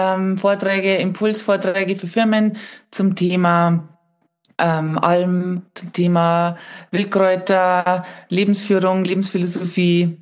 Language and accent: German; Bavaria, Germany; now in Bayrischzell, Germany; ich komme aus dem Chiemgau und wohne jetzt im schönen Bayerisch Zell.